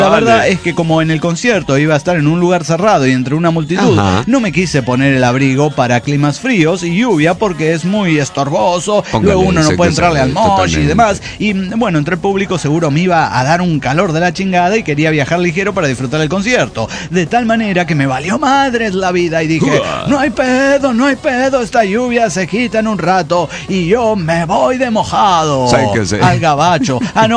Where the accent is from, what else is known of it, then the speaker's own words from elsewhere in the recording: San Cristóbal de las Casas, Chiapas, Mexico; born there; si bien radico en el centro del país, debo acotar que nací en San Cristóbal de las Casas.